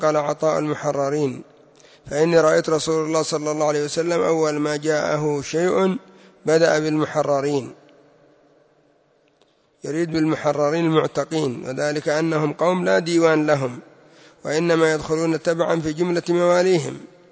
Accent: Yemen; وعندنا في اليمن كان ما يسمى بالشؤون الاجتماعية

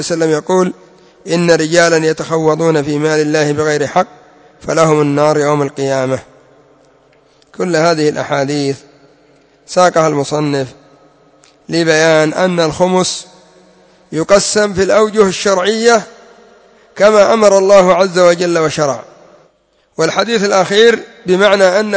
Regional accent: Yemen; وتبقى منشرح الصدر كما يقول المثل العامي عندنا في اليمن

